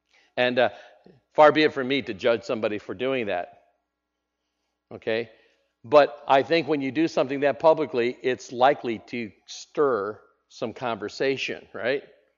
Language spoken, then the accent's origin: English; Nebraska, United States; I mean, I grew up in Nebraska. We have a little thing there called the Cornhuskers, Big Red.